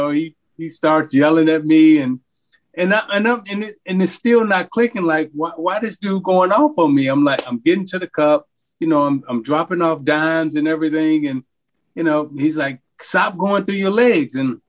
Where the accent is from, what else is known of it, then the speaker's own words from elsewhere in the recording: Chicago, Illinois, United States; And I'm from Chicago, right? So I'm thinking, like, he giving me a compliment.